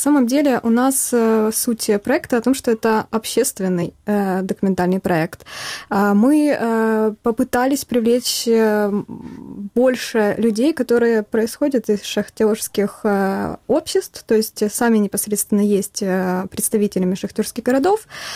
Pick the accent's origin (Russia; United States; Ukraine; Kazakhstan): Ukraine; Donetsk Oblast; я сама из Донецкой области родом и также из шахтерской семьи.